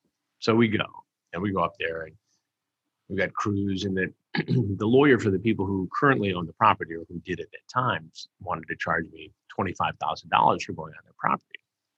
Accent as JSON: {"language": "English", "town": "Detroit", "region": "Michigan", "country": "United States", "tie": "born or raised there", "said": "Now, I grew up in Detroit, right?"}